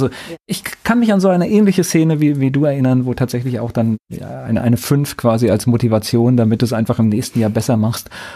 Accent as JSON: {"language": "German", "country": "Germany", "said": "Als Deutscher steht man da manchmal fassungslos und sagt, das würde ich mich jetzt gar nicht trauen zu sagen"}